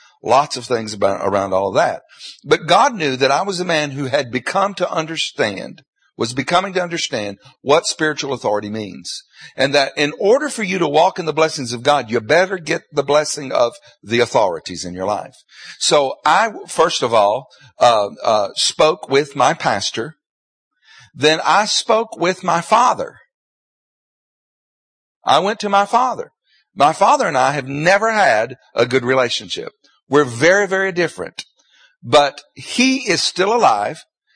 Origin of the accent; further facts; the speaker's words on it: Tennessee, United States; The church I grew up in Tennessee, was raised up in all the stuff that you're raised up in church.